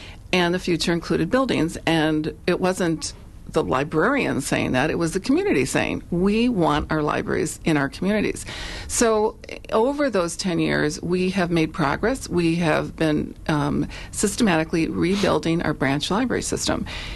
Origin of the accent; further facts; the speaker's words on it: Milwaukee, Wisconsin, United States; I am originally from Milwaukee, used the Tippecanoe branch on our south side